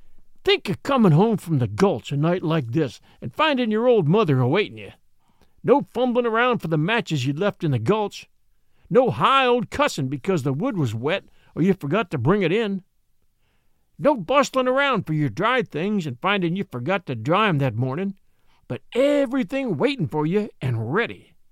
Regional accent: Los Angeles, California, United States; I grew up in the Los Angeles area.

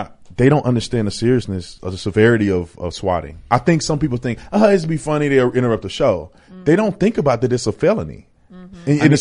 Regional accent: Texas, United States; I grew up in Texas.

